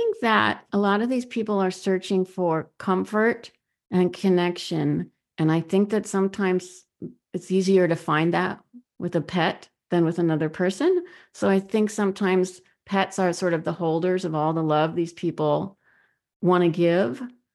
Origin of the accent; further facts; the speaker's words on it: Mill Valley, California, United States; I did grow up in Marin. I grew up in Mill Valley.